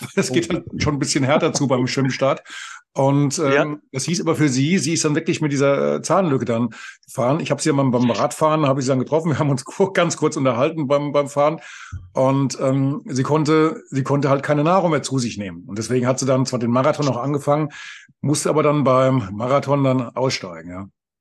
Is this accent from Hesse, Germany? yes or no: yes; Bad Orb, Hesse, Germany; Also ich komme ja hier aus Bad Orb.